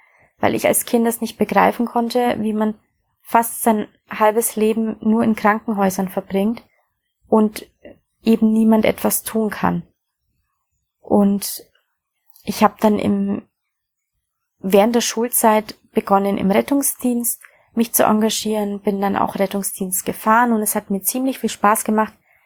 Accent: Bavaria, Germany; Aufgewachsen bin ich in Bayern in Deutschland

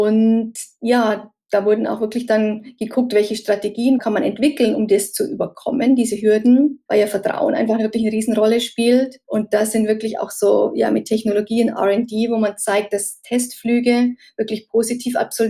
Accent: Bavaria, Germany; ich komme ja auch aus der Münchner Gegend

